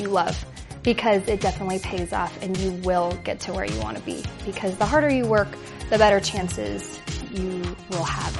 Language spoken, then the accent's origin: English; Littleton, Colorado, United States; This is my fifth season as a DBC, and I'm from Littleton, Colorado.